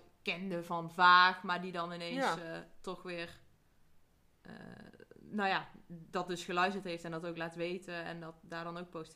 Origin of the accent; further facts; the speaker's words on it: North Brabant, Netherlands; accent: Brabant, soft g; Ik weet dat ik niet Brabants praat, maar je hoort dat ik uit Brabant kom.